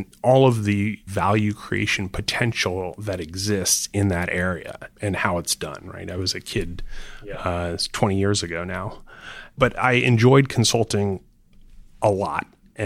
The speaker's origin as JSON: {"language": "English", "region": "Florida", "country": "United States", "tie": "born or raised there", "said": "I grew up in Florida and watched a lot of rocket launches and always felt close to Cape Canaveral and the space shuttle."}